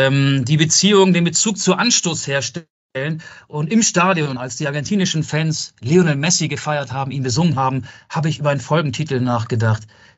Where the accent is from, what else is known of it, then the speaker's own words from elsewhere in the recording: Germany; nee, wir sind keine Südkoreaner, wir sind Deutsche. Und die wissen jetzt dank uns, wie Menschen in Deutschland aussehen oder zumindest einige aussehen, die aus Deutschland kommen.